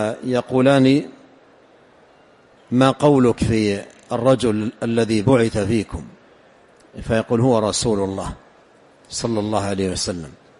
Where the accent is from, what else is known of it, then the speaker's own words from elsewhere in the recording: Saudi Arabia; مقررة في بلادنا المملكة العربية السعودية على الطلاب في المراحل الابتدائية من قديم